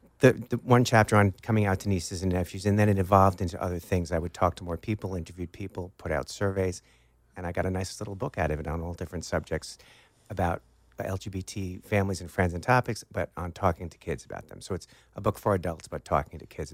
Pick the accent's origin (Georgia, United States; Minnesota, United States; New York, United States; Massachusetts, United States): New York, United States; Syosset; now in California, United States; I did live in Long Beach, Long Island for 2 years as an adult, but yeah, I grew up in Syosset.